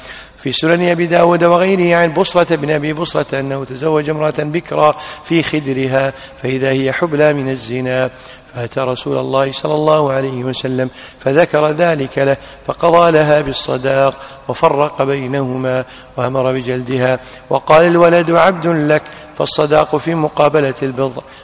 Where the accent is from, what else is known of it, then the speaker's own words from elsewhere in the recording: Kuwait; عندنا بالكويت حطت الدولة حاطة 6,000